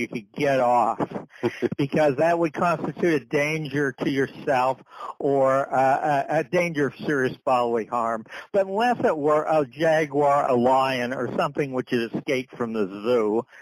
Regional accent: New Hampshire, United States; my home state of New Hampshire, where you're more likely to be killed by a moose than by a criminal with a gun

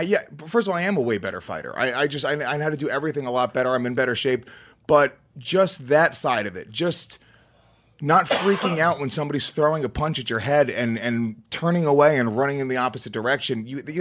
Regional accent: Rockland County, New York, United States; I grew up in Rockland County.

